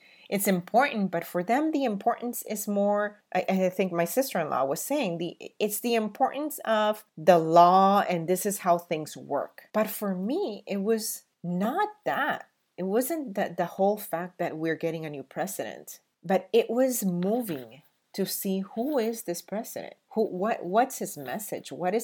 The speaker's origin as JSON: {"language": "English", "country": "Honduras", "tie": "born or raised there", "also_born_or_lived": "New York", "lives_now": "United States", "said": "even though I was born in New York and I am a U.S. citizen, I hurt because my heart belongs to the immigrant. My heart is in Honduras. I was raised there."}